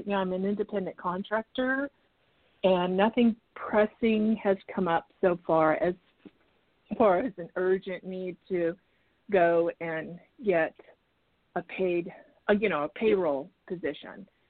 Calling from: Arizona, United States; from Arizona.

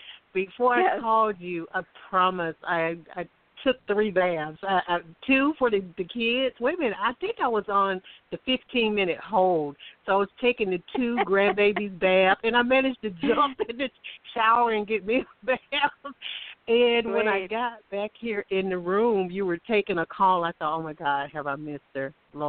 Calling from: Alabama, United States; and I'm calling from Alabama.

